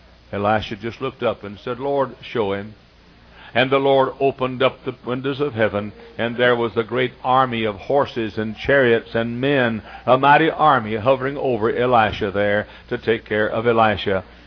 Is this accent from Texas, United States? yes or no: yes; Dallas, Texas, United States; in almost every shopping center where I grew up in Dallas, almost every shopping center, you will find a Mexican restaurant.